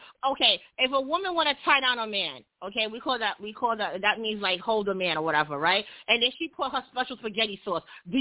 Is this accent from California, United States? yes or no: no; Brooklyn, New York, United States; And I'm from Brooklyn, my bad.